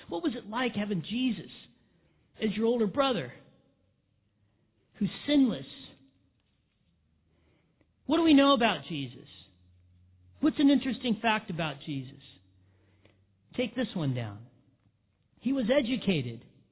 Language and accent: English; Big Bear, California, United States; See, I was born and raised in Big Bear. I call myself a hick from Big Bear. The time of that I was raised in Big Bear, it was a town of 14,000 people.